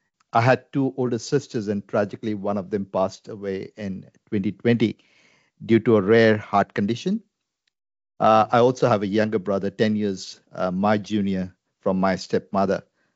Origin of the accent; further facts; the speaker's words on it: Mumbai, Maharashtra, India; Growing up in Mumbai was a mix of vibrant experiences and deep challenges. I was born into a Christian family with a strong legacy of faith and services.